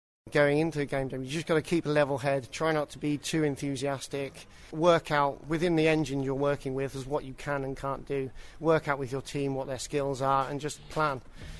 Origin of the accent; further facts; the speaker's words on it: Banbury, South East England, United Kingdom; from Banbury.